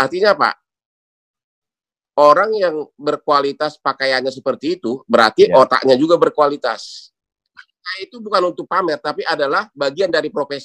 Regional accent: Laguboti, North Sumatra, Indonesia; now in Sydney, Australia; Lagu boti kampung halamanku.

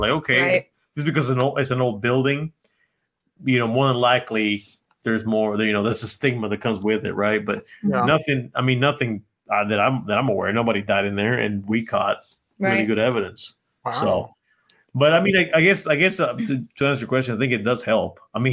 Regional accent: Guerrero, Mexico; But my hometown is too hot for her. I'm from Guerrero, Tierra Caliente. It's hot, man.

